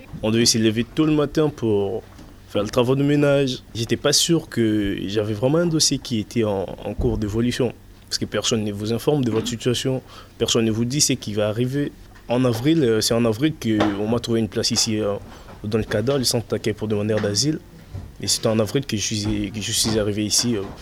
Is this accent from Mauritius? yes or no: no; DR Congo; now in France; Mon pays est en guerre, oui, mais ce n'est pas tout le pays, c'est rien qu'en dans un coin, à l'est du pays, dans le Kivu.